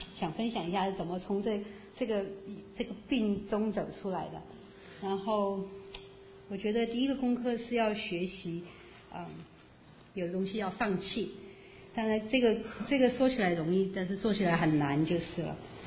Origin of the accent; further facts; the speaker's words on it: China; 我们从大陆来的都是这种训练的，